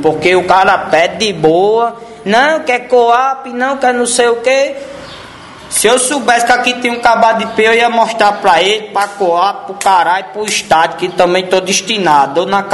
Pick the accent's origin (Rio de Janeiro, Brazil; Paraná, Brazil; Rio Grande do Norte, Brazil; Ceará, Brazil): Rio Grande do Norte, Brazil; Natal; born there; Eu nasci lá no Natal.